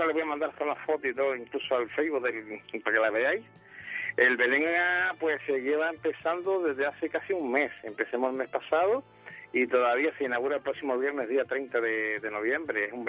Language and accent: Spanish; Canary Islands, Spain